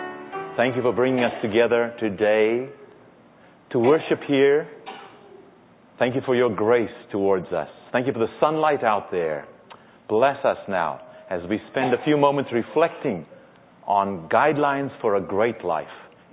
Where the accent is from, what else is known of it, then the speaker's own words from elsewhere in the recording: South Africa; Now, as you well know, I'm from South Africa.